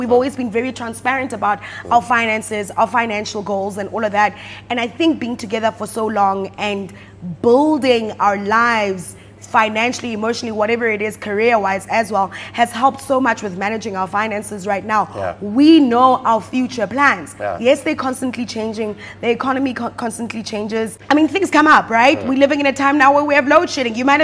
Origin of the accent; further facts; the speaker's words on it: South Africa; growing up in the South African landscape